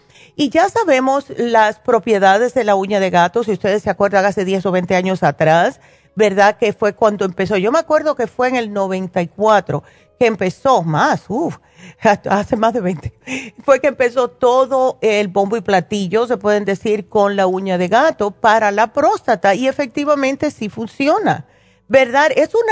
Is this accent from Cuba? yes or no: yes; Cuba; moved away; Díganmelo a mí, que siendo cubana, lo que más comíamos nosotros era puerco.